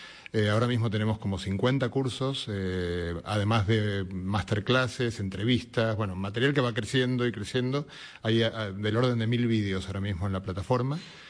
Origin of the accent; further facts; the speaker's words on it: Argentina; soy argentino.